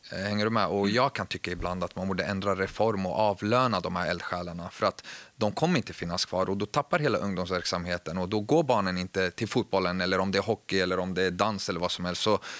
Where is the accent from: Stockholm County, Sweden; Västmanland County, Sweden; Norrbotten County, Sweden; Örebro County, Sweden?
Örebro County, Sweden; Örebro; jag är från Örebro